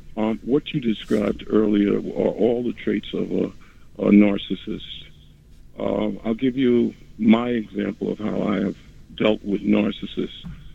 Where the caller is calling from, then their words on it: New York City, New York, United States; I'm calling from New York City.